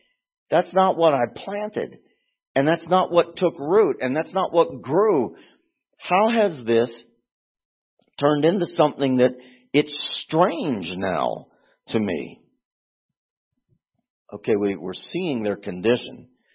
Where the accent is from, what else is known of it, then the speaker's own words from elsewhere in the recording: Pennsylvania, United States; from years ago, Western Pennsylvania, growing up in Western Pennsylvania when I was a kid, what people call soda, it was pop.